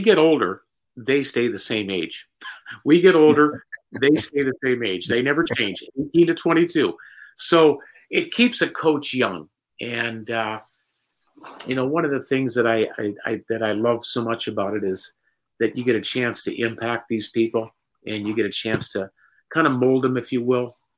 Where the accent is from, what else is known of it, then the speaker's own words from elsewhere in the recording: Minot, North Dakota, United States; You know, I'm from North Dakota native. I don't know if you guys have ever met anybody from North Dakota. I'm from Minot, North Dakota, graduated from Minot State University. So I'm a tough North Dakotan, homegrown.